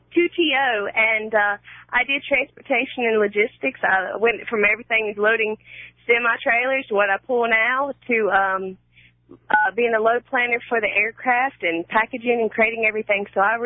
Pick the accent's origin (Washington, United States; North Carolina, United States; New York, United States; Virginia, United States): North Carolina, United States; Raleigh; Oh, no, sir. I'm from Raleigh, North Carolina.